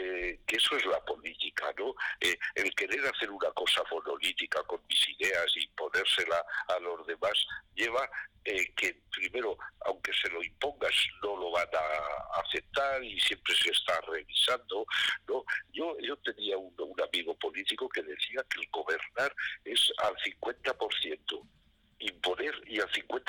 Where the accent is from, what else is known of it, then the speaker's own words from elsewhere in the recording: Valencian Community, Spain; el estatuto deja vivir a los casi 5 millones que somos de valencianos